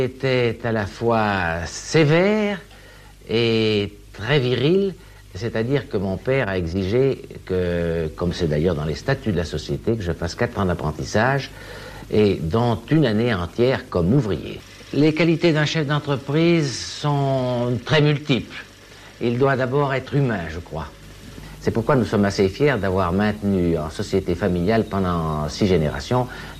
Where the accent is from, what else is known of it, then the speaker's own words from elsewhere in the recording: Boncourt, Jura, Switzerland; born there; Je suis né à Boncourt le 10 janvier 1904, c'est-à-dire que j'ai 63 ans.